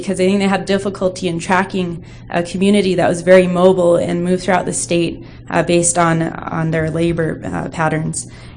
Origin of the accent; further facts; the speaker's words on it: Denver, Colorado, United States; I grew up in Denver and really became interested in learning more about the history of Japanese Americans in Colorado